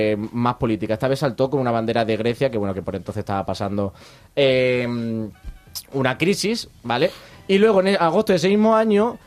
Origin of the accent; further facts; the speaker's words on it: Spain; esto sí nos concierne a todos como españoles